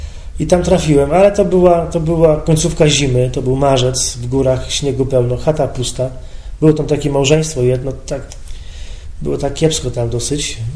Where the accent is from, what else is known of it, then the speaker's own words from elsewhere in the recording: Świdnica, Lower Silesian Voivodeship, Poland; Pojechałem tutaj do Świdnicy, bo ja stąd pochodzę, z tego miasta